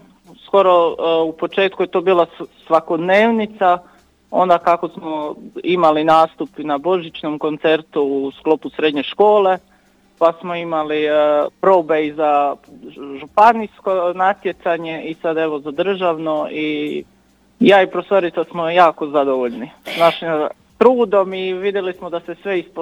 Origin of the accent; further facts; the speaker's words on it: Croatia; accent: Chakavian; sam na tome da su prepoznali našu čakavicu i da se to neće utrit. I ča, evo, imamo priliku promovirati naš dijalekt, našu tradiciju, što su naši stari nam i ostavili.